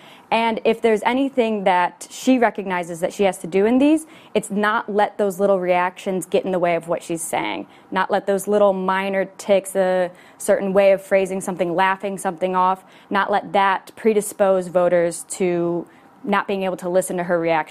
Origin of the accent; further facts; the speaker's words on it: United States; not only as an American